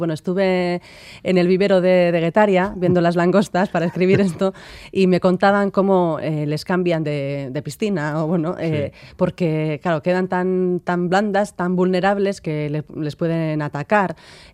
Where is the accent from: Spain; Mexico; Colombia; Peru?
Spain; Elgoibar, Basque Country; Yo soy del Goibar, un pueblo industrial con muchas identidades que conviven.